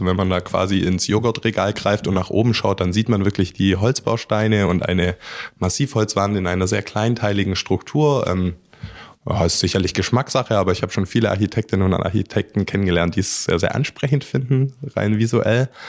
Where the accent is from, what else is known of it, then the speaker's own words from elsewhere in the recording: Baden-Württemberg, Germany; accent: Swabian; Jetzt bin ich ja selber auch Schwabe, vielleicht hört man es auch ein bisschen